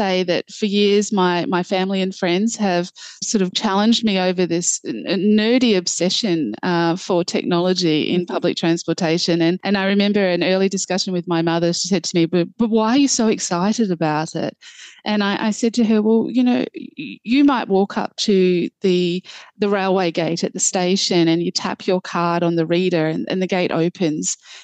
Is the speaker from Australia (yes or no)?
yes; Western Australia, Australia; I'm from Western Australia. That's the biggest part of our economy.